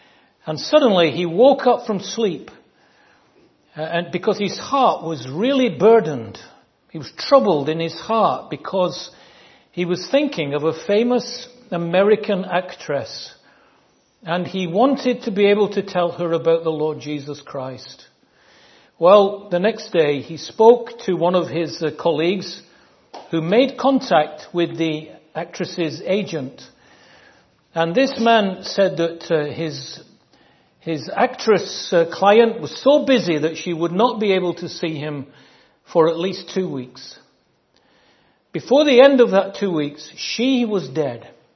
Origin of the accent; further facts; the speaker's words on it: Manchester, North West England, United Kingdom; accent: Northern; I speak a dialect of English called Northern. I'm from Manchester.